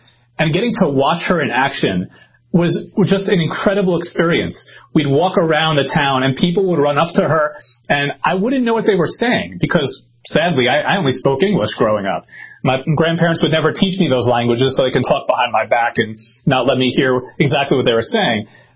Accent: Brooklyn, New York, United States; I grew up in Brooklyn, New York with my grandmother, grandfather, my great-grandmother. We all lived in a house together. And, you know, for them, they came in as immigrants to the country with nothing on their backs.

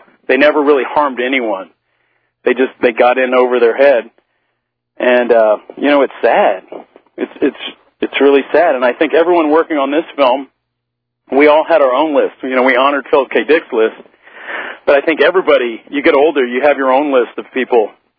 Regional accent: Texas, United States; It's painful to watch as a Texan, especially.

